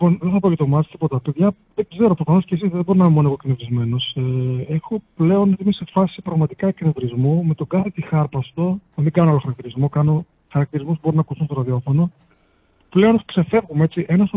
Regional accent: Chalkida, Central Greece, Greece; Εγώ δεν είμαι καν Μακεδόνας, αλλά είμαι από Φιλανδία, είμαι έτσι από Χαλκίδα.

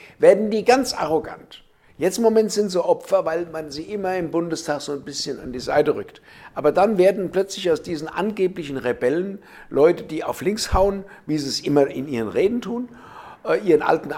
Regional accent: Frankfurt, Hesse, Germany; Ich komme ja aus dem Westen, wie du weißt, aus Frankfurt.

